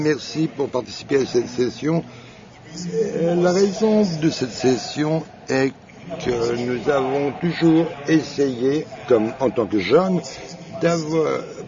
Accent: Kenya; je viens du Kenya

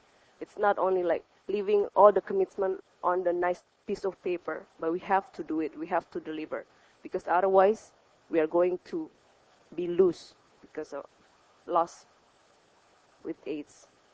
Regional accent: Indonesia; English is a second language; Greetings from Indonesia. … I'm from Indonesia, and I'm 24 years old.

